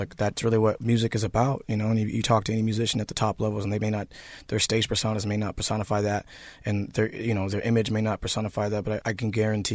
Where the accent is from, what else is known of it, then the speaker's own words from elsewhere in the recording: Seattle, Washington, United States; I grew up in the Central District in Seattle, Washington, and in the early 90s and 80s, and that was a place where it was predominantly black or mixed community